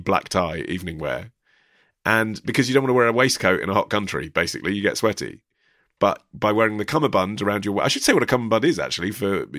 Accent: United States; I can't because I'm American.

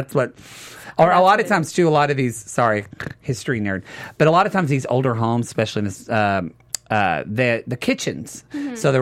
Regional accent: the South, United States; because I am from the South, and especially being like gay and like loving Wonder Woman.

